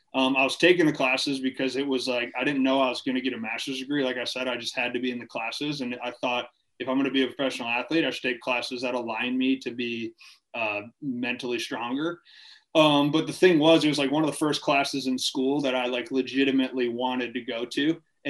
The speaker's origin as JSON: {"language": "English", "town": "Farmington", "region": "Michigan", "country": "United States", "tie": "born or raised there", "also_born_or_lived": "Ohio", "said": "So I'm originally from Farmington, Michigan. Okay. Grew up in Michigan, family moved around a little bit, lived in Ohio a little bit as a kid, ended up coming back to Michigan."}